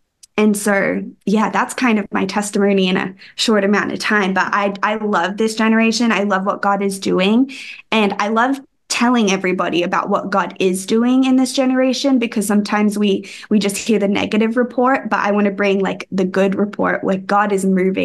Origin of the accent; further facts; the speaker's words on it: Queensland, Australia; So I am from Australia. If you can't tell by my accent, some people can say that they don't hear it anymore, that don't really sound Australian, but I'm Australian. I grew up in Australia on the Sunshine Coast of Australia.